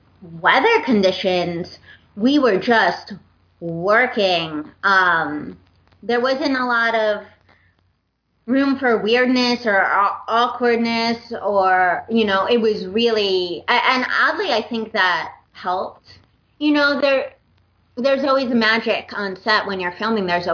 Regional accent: New York, United States; now in Los Angeles, United States; I mentioned to you I'm from New York and I live

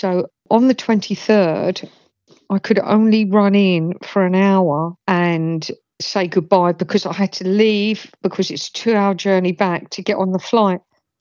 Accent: Ireland; I wanted March the 17th, Paddy's Day, because I'm Irish, and I just thought, luck of the Irish.

